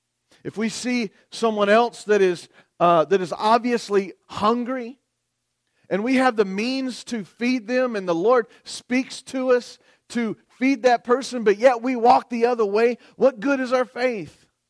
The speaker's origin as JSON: {"language": "English", "region": "the South", "country": "United States", "said": "I'm from the South. Everybody knows that. You can hear it in my voice and so forth."}